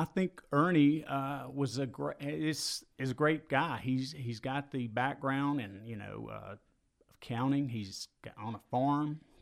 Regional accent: Bowden Junction, Georgia, United States; I grew up in Bowden Junction on a small farm. Graduated from Mount Zion High School in 1987, way back when.

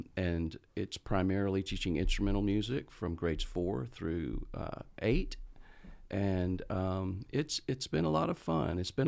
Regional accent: Statesboro, Georgia, United States; I'm originally from Statesboro, Georgia, and in 1989, I graduated Georgia Southern

